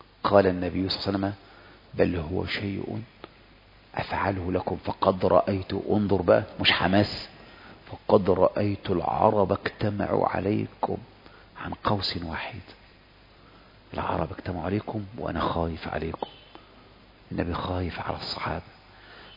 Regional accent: Egypt; جه 67 سنة النكسة اللي احنا سمعنا عندنا في مصر نكسة

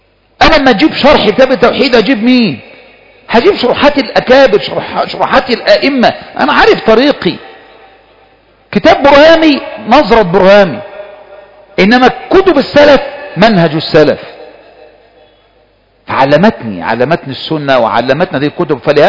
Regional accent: Egypt; بلدنا مصر

